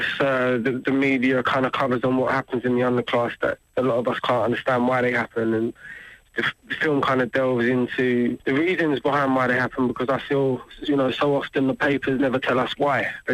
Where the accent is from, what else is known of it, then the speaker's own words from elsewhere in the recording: London, United Kingdom; I mean, I'm from East London, and I got kicked out of school